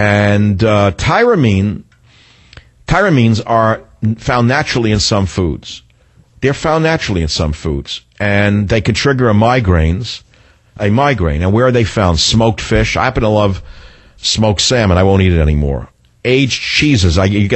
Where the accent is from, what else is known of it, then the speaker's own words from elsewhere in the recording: United States; I mean, being an American at that time, nobody in the average person had no concept that food had anything to do with health.